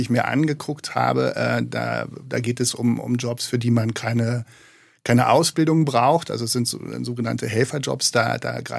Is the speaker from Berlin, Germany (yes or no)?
yes; Berlin, Germany; Ich komme aus Berlin